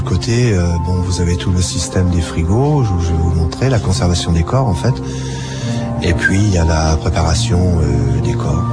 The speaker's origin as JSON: {"language": "French", "town": "Paris", "region": "Île-de-France", "country": "France", "tie": "born there", "said": "Je suis né en 48, dans Paris 18e, rue Carpeau, exactement, et j'étais abandonné là."}